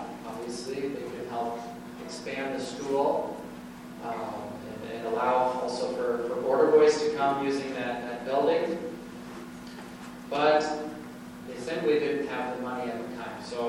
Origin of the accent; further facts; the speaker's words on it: Omaha, Nebraska, United States; I went to school at Omaha, I grew up in Omaha